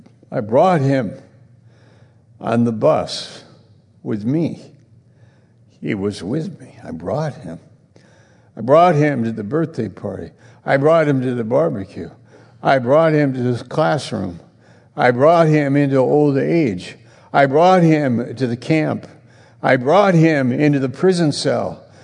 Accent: New York, United States; It was in Maine, and I'm from New York. And I was 19 years old when I got saved.

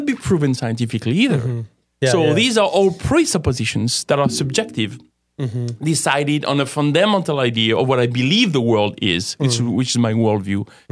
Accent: France; I don't know. I come from France.

